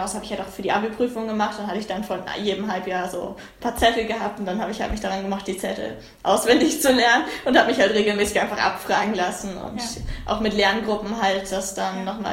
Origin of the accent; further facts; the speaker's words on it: Peine, Lower Saxony, Germany; ich komme aus Peine, bin 14 Jahre alt